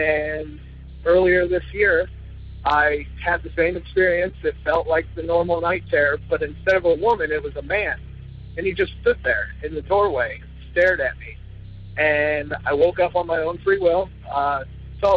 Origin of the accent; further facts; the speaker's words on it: Iowa, United States; I'm from Iowa.